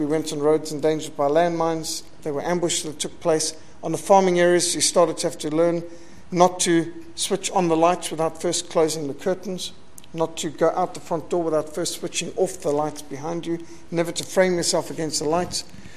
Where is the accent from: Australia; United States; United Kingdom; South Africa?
South Africa; And my home country, South Africa, even though we won all our battles